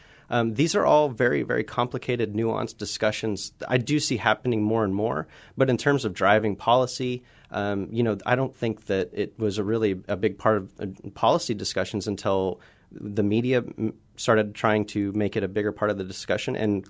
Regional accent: Norman, Oklahoma, United States; You know, I grew up here in Norman, Oklahoma.

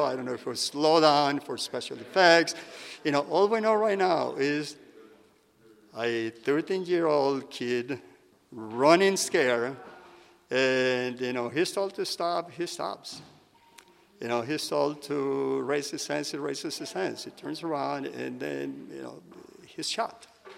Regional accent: Teocaltiche, Jalisco, Mexico; now in United States; I'm from Teocaltiche, the town of Teocaltiche, Jalisco, small town. Boy that came here 15 years ago with $100 in my pocket.

